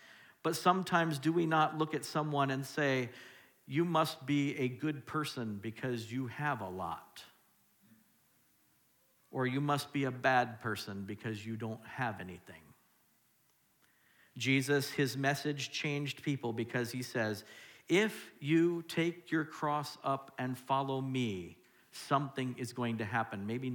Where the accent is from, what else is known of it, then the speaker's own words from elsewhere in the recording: Oregon, United States; I'm from Oregon, and I happen to like shoes a little bit